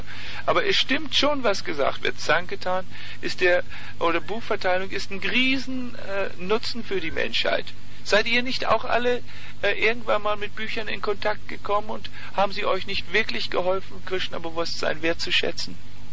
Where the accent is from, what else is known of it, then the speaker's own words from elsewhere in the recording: Germany; born there; Ich bin ja auch in Deutschland geboren worden.